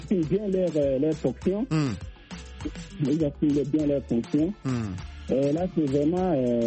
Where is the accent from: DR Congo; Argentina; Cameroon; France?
Cameroon; Ngaoundéré, Adamawa; Ici en Afrique. Ici, bon, ici en Ngaoundéré, chez moi en Ngaoundéré